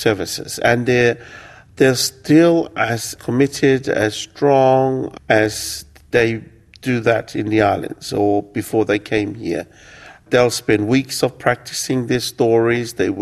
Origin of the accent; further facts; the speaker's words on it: Niue; I originate from Niue, which is an island about 300 miles away from Tonga and Samoa.